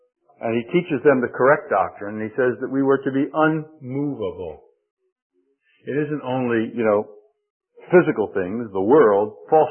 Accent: Philadelphia, Pennsylvania, United States; I grew up in Philadelphia, but I was in the city limits, but at that time I was like on the very outer part of the city.

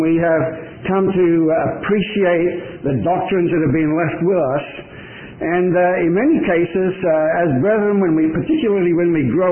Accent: Sydney, New South Wales, Australia; accent: Australian; moved away as an adult; also born or lived in Colombia; I have a bit of an accent, and that's because I come from Australia. I grew up in the assemblies in Sydney and commanded to the Lord's work in Colombia as a missionary in 1968, and spent 20 years there.

